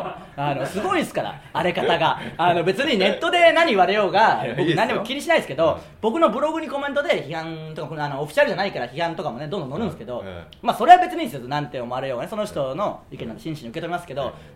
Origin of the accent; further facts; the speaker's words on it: Tsuyama, Okayama, Japan; 僕らの地元である岡山県津山市の情報を皆さんから送っていただいて